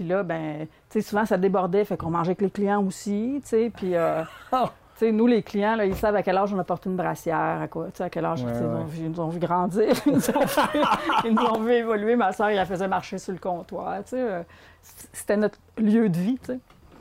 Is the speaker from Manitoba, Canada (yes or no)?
no; Victoriaville, Quebec, Canada; Donc, à 4 ans, je suis déménagée à Victoriaville. Donc, okay. J'ai fait toute mon enfance, adolescence à Victoriaville.